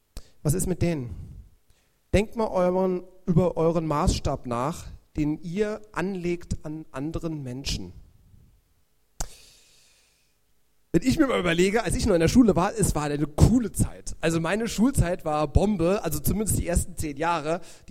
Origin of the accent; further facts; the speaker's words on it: Berlin, Germany; Ich bin von Lichterfelde an Lichtenrade gezogen, das ist ein anderer Stadtteil von Berlin.